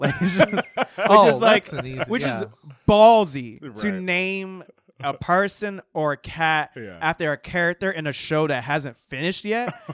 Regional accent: Florida, United States; it's so growing up in Florida, it's Spanish.

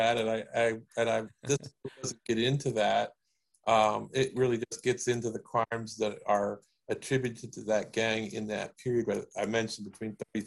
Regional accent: Goshen, Indiana, United States; his parents lived for a short time in my hometown in Goshen, and were complaining about the FBI harassing them when they were trying to run a roadside food stand in Elkhart County

